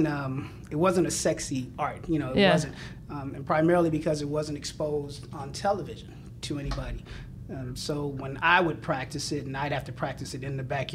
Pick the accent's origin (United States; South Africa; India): United States; Los Angeles, California; born there; Yeah, I was born here in Los Angeles, February 18th, 1967. I was born in the backseat of a Buick.